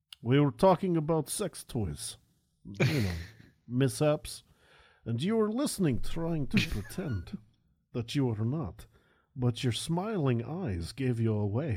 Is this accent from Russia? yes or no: no; France; accent: French; English is a second language; I'm not sure if you were smiling at the conversation or my French accent.